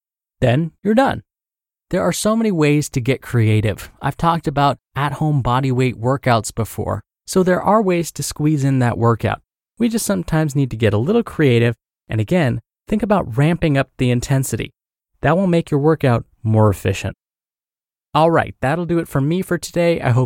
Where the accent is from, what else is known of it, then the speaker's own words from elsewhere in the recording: Louisiana, United States; now in New Jersey, United States; Meanwhile, I'm from Louisiana, and I'm living over here in New Jersey